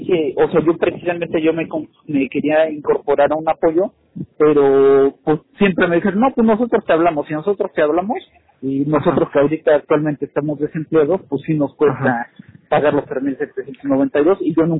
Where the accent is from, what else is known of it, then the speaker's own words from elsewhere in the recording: Tulancingo, Hidalgo, Mexico; Fui a una oficina que está en Pachuca, porque yo soy de Tulancingo.